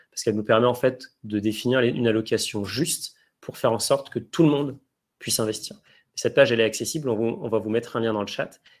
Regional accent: Germany; first language de; French is a second language; étant allemand, j'ai envie d'utiliser le produit dans ma langue natale.

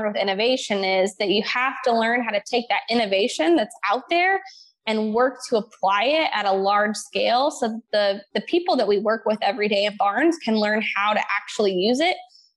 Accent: Illinois, United States; So I grew up in Southern Illinois on what your typical like 4-H style farm would be.

